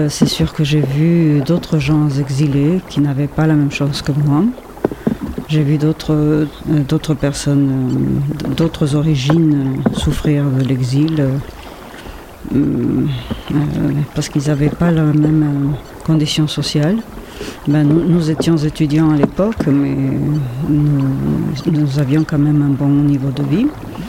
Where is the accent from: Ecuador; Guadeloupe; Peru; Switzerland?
Ecuador; moved away as an adult; now in France; Moi-même, je suis une exilée. Je viens de l'Équateur. Je suis venue en France il y a 35 ans avec un mari français